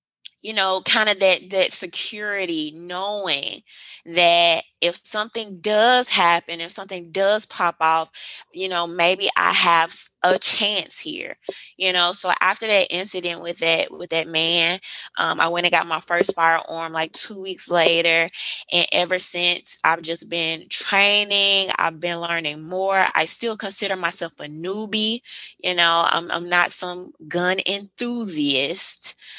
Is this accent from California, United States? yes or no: no; Mississippi, United States; I'm a YouTuber and a Second Amendment advocate. And so, you know, I'm from Mississippi, grew up in a really traditional, you know, Southern home.